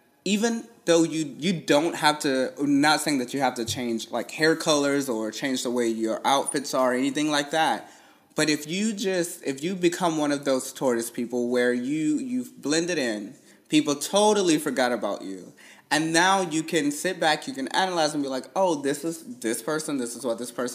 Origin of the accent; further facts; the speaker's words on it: the South, United States; We're just from the South, and you're not.